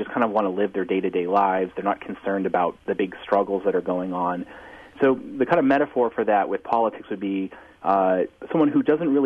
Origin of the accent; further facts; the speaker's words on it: New England, United States; So, I'm from New England originally